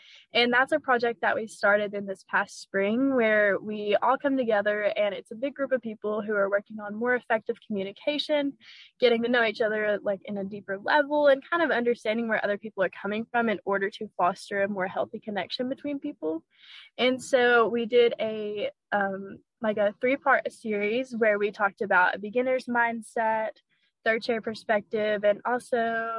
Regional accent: Oneida, Tennessee, United States; So I'm from Oneida, Tennessee. It's a small little place

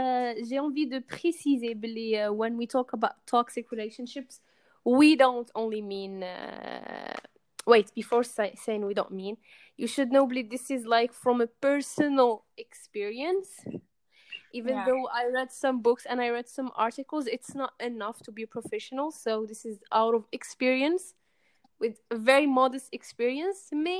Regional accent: Oran, Oran Province, Algeria; English is a second language; moved away as an adult; now in Istanbul, Turkey; من وهران. And I study fashion design in Istanbul, Turkey. And it's been 2 years that I'm away from my home country.

